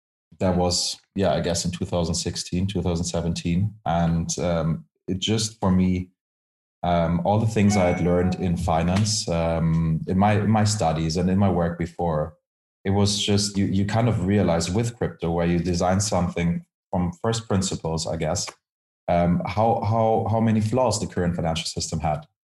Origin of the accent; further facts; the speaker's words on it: Germany; English is a second language; I come from Germany